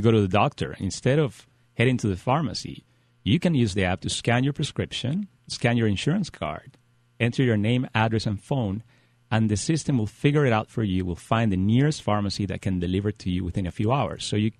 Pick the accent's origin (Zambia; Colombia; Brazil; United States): Colombia; No, actually, I'm originally from Colombia, but the past 15 years, I've spent my time working in Europe, South America, and the U.S.